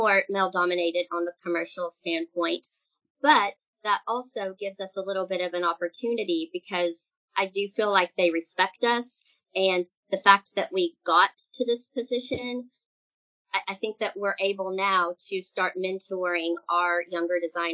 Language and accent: English; Oklahoma, United States; I'm only 4'8" and I'm from Oklahoma, and I talk like I, you know, should live in California.